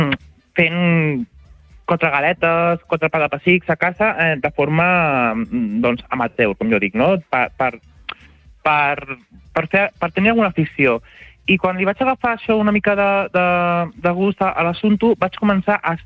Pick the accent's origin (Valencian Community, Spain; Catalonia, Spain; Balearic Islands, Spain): Catalonia, Spain; Sant Feliu; jo he donat a conèixer una mica més Sant Feliu, no? De que la gent quan veu d'on soc, clica a la localització i veu lo maco que tenim a la Baixa Empordà.